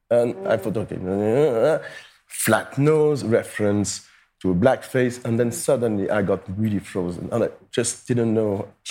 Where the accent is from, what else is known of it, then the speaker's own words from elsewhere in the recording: Paris, Île-de-France, France; I was born and raised in Paris.